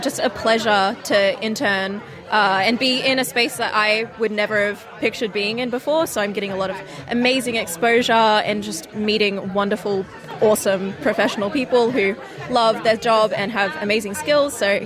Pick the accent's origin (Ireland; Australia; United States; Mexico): Australia; Townsville, Queensland; now in Sydney, Australia; I'm …, but I'm born and raised on Bindle and Woolgarookaba land up in Townsville in far north Queensland.